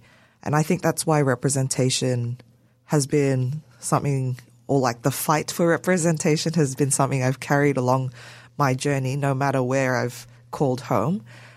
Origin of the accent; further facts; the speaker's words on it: Solomon Islands; also born or lived in Brisbane, Australia; now in Australia; I moved over from Brisbane, where I did all of my studies. Prior to that, I was raised in the Solomon Islands, and only moved over to Australia during a time called the ethnic tension, where we were forced to move because it was unsafe anymore.